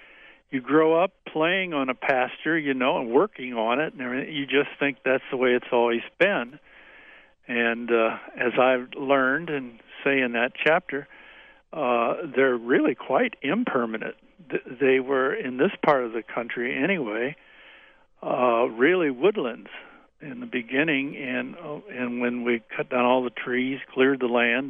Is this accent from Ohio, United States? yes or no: yes; Upper Sandusky, Ohio, United States; It's about midway between Toledo and Columbus, and so you all know, right north of Marion, a little town of Upper Sandusky is my hometown